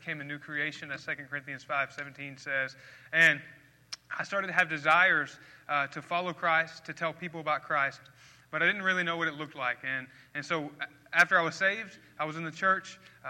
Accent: Bismarck, Arkansas, United States; I grew up in Arkansas, near Hot Springs, Bismarck, Arkansas, very small town, in a missionary Baptist church.

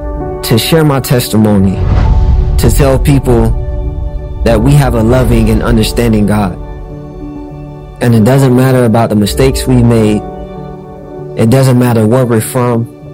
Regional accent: Jacksonville, Florida, United States; I said, I'm from Jacksonville. I'm from Florida.

